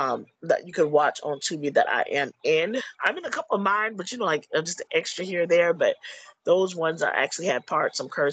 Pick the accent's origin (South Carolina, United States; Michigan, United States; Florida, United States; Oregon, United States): South Carolina, United States; Charleston; accent: Geechee; No, I mean, I'm from the Chuck, so we say that, but I do sound Geechee because people are like, you from Jamaica? And I'm like, nah.